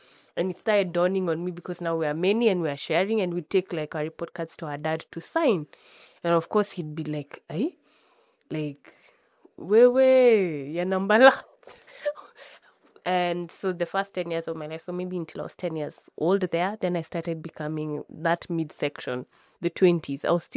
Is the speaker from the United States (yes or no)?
no; Nairobi, Kenya; also born or lived in Kitale; I grew up in Kitale and in Nairobi. So when I was like 1 to maybe 5, I was in Kitale. I schooled in Kitale a little bit before moving to Nairobi, where then I continued my school.